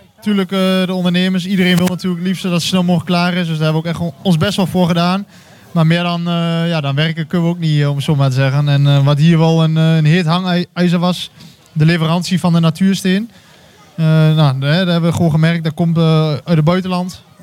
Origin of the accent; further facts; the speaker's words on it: Lichtenvoorde, Gelderland, Netherlands; ik kom zelf dan uit Lichtenvoorde. Daar hebben we niet zo'n mooi plein.